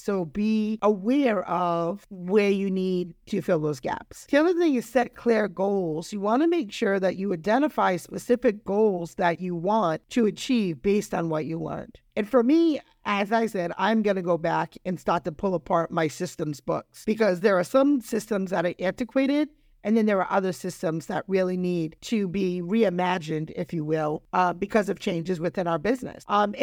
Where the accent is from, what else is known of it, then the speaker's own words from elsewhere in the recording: Rhode Island, United States; Like I said, I'm from Rhode Island, and I didn't know anybody at this conference.